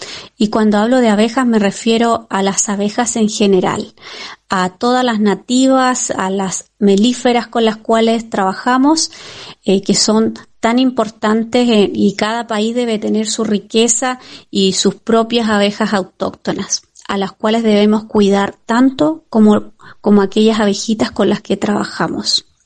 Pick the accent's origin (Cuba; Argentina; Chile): Chile; Colbún, Maule; de Agroapícola Rabones, de la región del Maule, de la comuna de Colbún, de la precordillera de Colbún, de Chile.